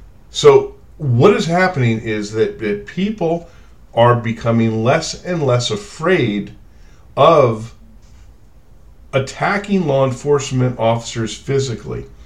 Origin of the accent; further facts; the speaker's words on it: Las Vegas, Nevada, United States; This was in my hometown of Las Vegas.